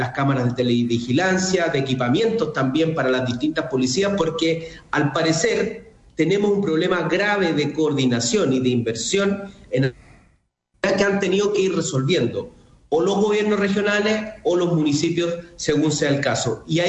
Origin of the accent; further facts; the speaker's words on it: Chile; lo que es muy malo es que nosotros, como chilenos, digo